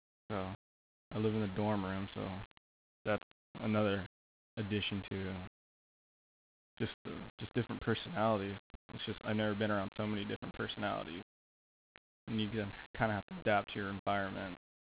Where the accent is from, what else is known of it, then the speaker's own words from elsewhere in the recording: Visalia, California, United States; I was born and raised in Visalia, California, which is a little town about 45 minutes south of Fresno. Whenever I mention to people that I'm from Visalia, I always have to say I'm from the Fresno area.